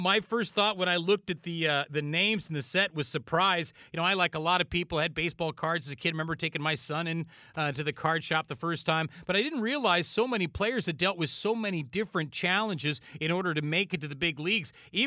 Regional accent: Los Angeles, California, United States; I grew up in the Los Angeles area and watched Jim Abbott, among other people, among many people here in Southern California, watched Jim Abbott pitch with one hand for the Angels for a number of years.

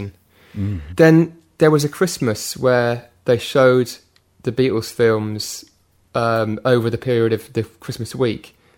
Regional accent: Oxford, South East England, United Kingdom; So I grew up in Oxford

